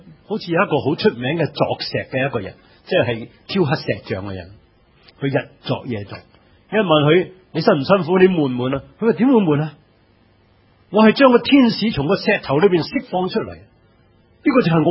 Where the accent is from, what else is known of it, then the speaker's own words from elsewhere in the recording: China; 事實上，我哋中國人好受孔夫子嘅一句說話影響